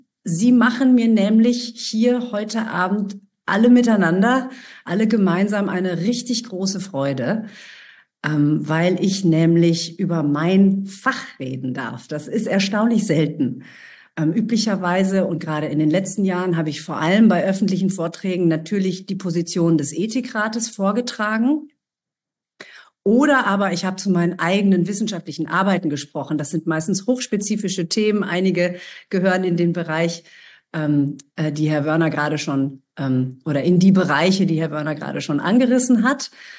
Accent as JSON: {"language": "German", "town": "Ibbenbüren", "region": "North Rhine-Westphalia", "country": "Germany", "tie": "born or raised there", "said": "mein geliebtes Münster, meine Studienstadt, ist mehrfach vertreten. Also Grüße gehen in die alte Heimat. Und was ich nicht gesehen habe, ist meine Heimatstadt. Wenn jemand aus Ibbenbüren hier ist, mein Herz schlägt Ihnen entgegen"}